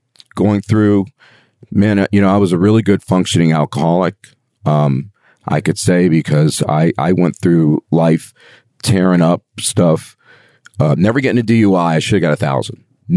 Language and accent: English; New Orleans, Louisiana, United States; I was born and raised in New Orleans